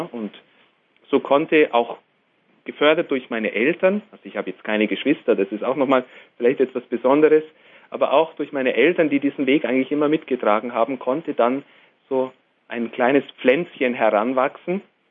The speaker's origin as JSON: {"language": "German", "town": "Fürstenfeldbruck", "region": "Bavaria", "country": "Germany", "tie": "born or raised there", "said": "meine Heimat ist, also die größere Heimat kann man so sagen, ist Fürstenfeldbruck."}